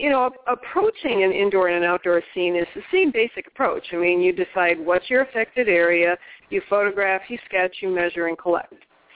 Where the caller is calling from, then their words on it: Florida, United States; I mean, I live in Florida. I should say that. I'm speaking from Florida.